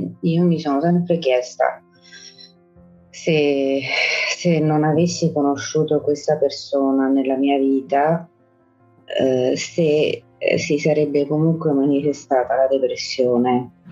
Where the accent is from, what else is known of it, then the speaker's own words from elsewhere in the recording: Catanzaro, Calabria, Italy; moved away as an adult; now in Rome, Italy; Io sono nata e cresciuta a Catanzaro, in Calabria. Poi sono andata a studiare a Roma e ci sono rimasta praticamente fino ad ora.